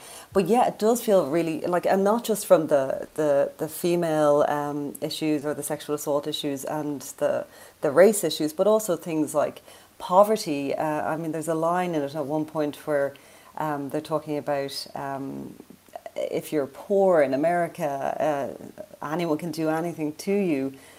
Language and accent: English; Ireland; I'm white, I'm Irish, I'm female.